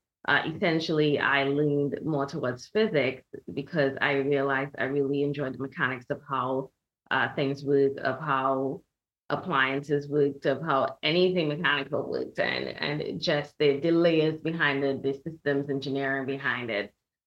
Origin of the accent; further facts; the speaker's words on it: Trinidad & Tobago; I grew up in Trinidad and Tobago, so very much child of the island, loved it. And I grew up in a huge family.